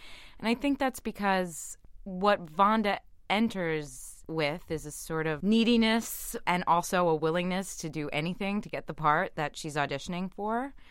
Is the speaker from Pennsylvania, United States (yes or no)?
yes; Philadelphia, Pennsylvania, United States; And I myself, I'm from Philadelphia, so I have this kind of tough background, but I trained at Juilliard